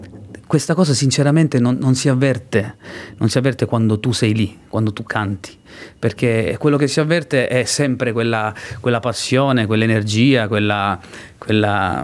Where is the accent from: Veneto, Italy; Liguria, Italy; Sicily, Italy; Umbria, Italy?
Sicily, Italy; essendo siciliano